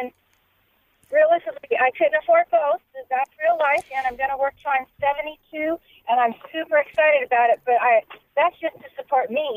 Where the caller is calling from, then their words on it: Long Beach, California, United States; Oh, I'm calling from, like, North Long Beach area.